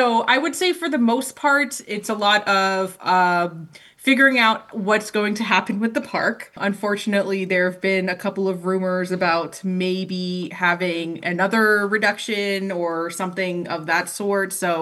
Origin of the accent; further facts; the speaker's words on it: the South, United States; That's kind of why I feel a little bit more at home here from the South.